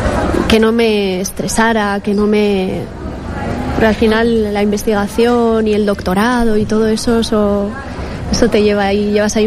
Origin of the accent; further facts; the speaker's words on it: Altea, Valencian Community, Spain; Soy de Altea, sí.